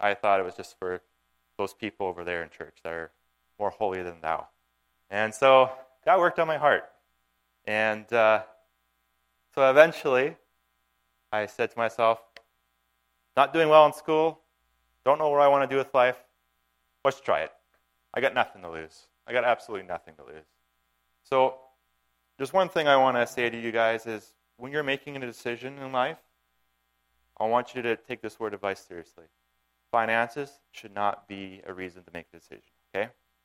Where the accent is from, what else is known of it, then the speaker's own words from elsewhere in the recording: the Maritimes, Canada; I grew up in the Maritimes, and the first thing I said to myself is I want to go to university on the West Coast.